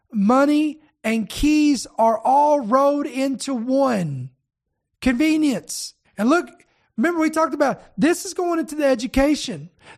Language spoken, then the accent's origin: English; Kentucky, United States; Sorry, I was born and raised in Kentucky. I'm just saying.